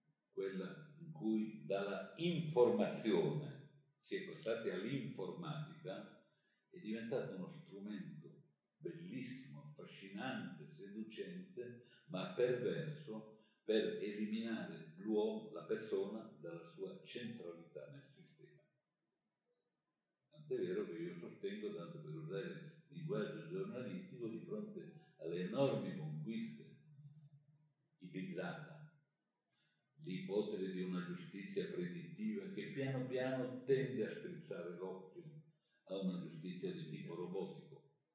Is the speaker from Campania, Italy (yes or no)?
no; Piedmont, Italy; Io l'ho fatto un po' più tardi perché sono più lento, vengo dalle montagne del Piemonte, quindi.